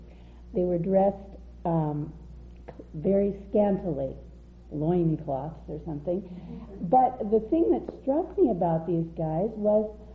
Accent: California, United States; also born or lived in St. Louis, Missouri; I grew up first in California, which was such a melting pot, no one said anything. Then we moved to St. Louis, which is where this happened.

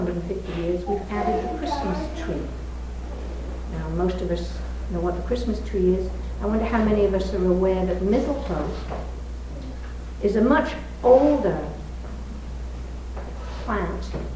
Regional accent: England, United Kingdom; I was raised in England where we didn't have saints.

